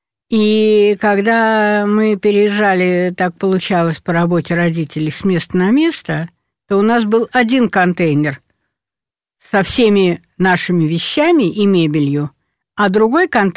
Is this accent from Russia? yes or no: yes; Far North, Russia; also born or lived in Moscow; Я росла на Крайнем Севере, я родилась в Москве, в очень читающей, очень образованной семье.